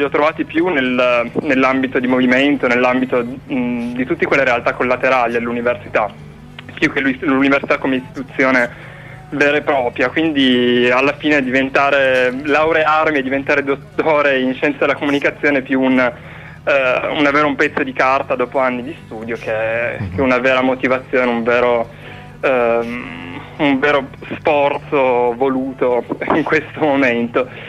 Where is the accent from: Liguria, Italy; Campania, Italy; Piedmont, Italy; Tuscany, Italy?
Piedmont, Italy; Turin; ho 23 anni, sono di Torino